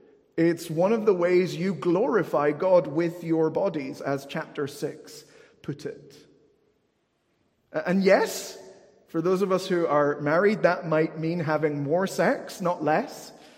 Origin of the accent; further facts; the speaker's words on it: United Kingdom; And it's okay to laugh a bit and be somewhat uncomfortable. We're British, it's fine.